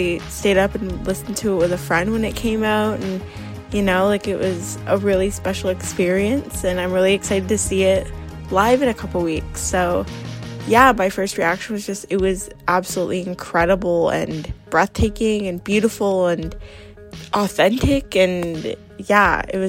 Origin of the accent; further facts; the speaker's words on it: Canada; I am from Canada.